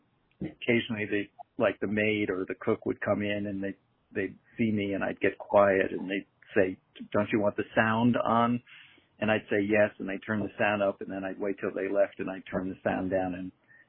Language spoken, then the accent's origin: English; New York, United States; The thing I loved about growing up in New York at the time was two things.